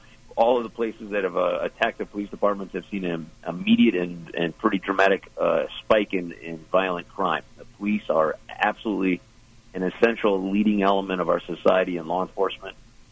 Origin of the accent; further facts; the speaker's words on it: Las Vegas, Nevada, United States; I grew up in Las Vegas, but I was trained in the law in Baltimore.